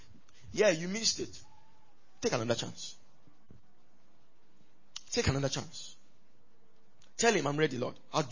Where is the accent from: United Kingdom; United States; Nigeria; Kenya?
Nigeria; I'm Nigerian.